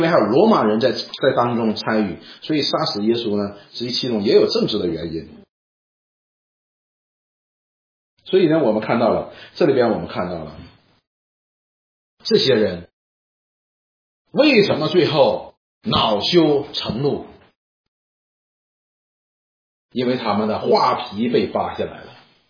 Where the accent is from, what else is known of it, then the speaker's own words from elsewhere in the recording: Northeast China, China; 用我们东北话说叫光杆司令。